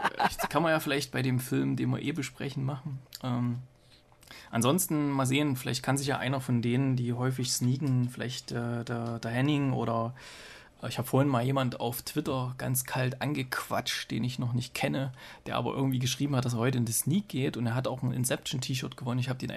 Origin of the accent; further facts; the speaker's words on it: Gera, Thuringia, Germany; Und ich war ja letzte Woche Mittwoch nochmal in meiner alten Heimatstadt Gera und dort kam der nochmal.